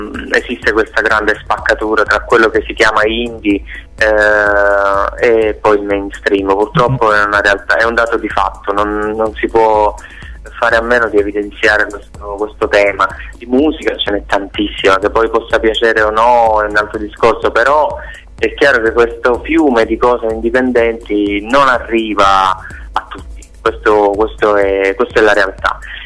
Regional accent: Apulia, Italy; al sud, dove sono tornato. Io sono della Puglia, però sono stato un po' in giro per studio, per lavoro.

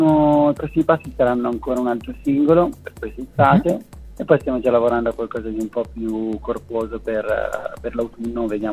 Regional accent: Milan, Lombardy, Italy; ci sono io di Milano … che sono un po' il frontman del gruppo

